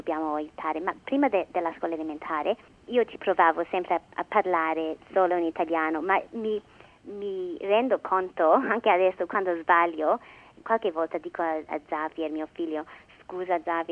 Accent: Australia; Italian is a second language; sono nata qui in Australia, i miei genitori vengono dalla Sardegna e da piccola sentivo l'italiano a casa, ma purtroppo non è che lo parlavo, rispondevo più in inglese

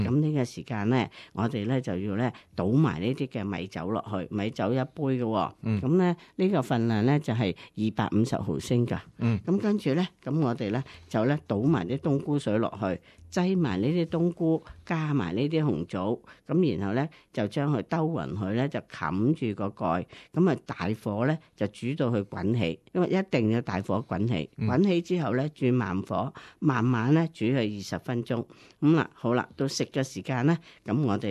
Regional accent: Guangdong, China; 咁如果你真係話我哋廣府人唔係好慣嘅咧

